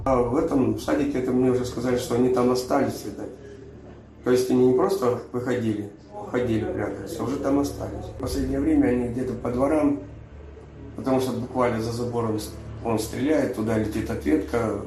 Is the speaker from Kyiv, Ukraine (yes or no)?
no; Mariupol, Donetsk Oblast, Ukraine; С Мариуполя.